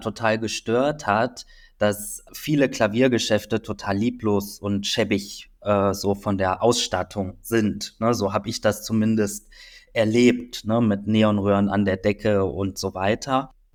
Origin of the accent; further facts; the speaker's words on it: North Rhine-Westphalia, Germany; in meiner Heimat in Düsseldorf und Köln